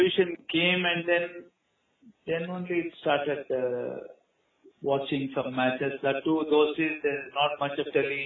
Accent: Chennai, Tamil Nadu, India; I grew up in Tinagar

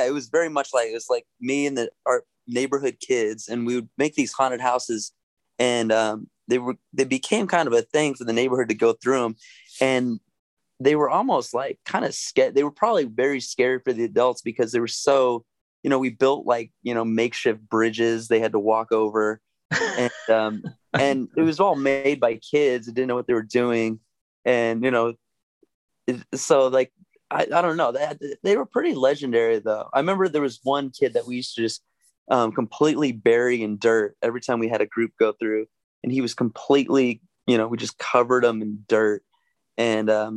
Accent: Arizona, United States; I don't think I've even been to Bisbee before, although we're from Arizona.

